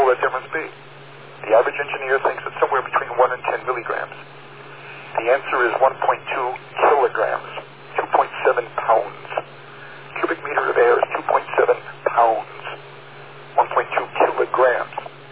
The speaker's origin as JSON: {"language": "English", "country": "United States", "said": "and I'm from the United States, supposedly United States educated"}